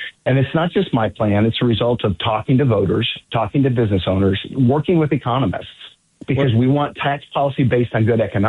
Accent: Great Bend, Kansas, United States; I grew up in Great Bend.

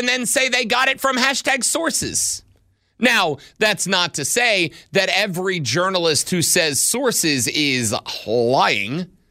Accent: Fort Walton Beach, Florida, United States; I grew up in Fort Walton Beach.

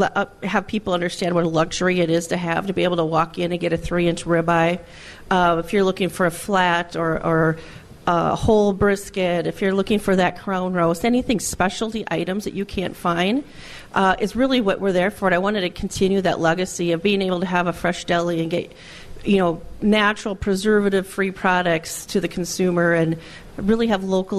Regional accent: Alexandria, Minnesota, United States; I grew up by Alexandria. And so I went to school in Glenwood for a number of years. A lot of people might know Lake Minnewaska area. And then Elbow Lake, Minnesota is where I graduated from.

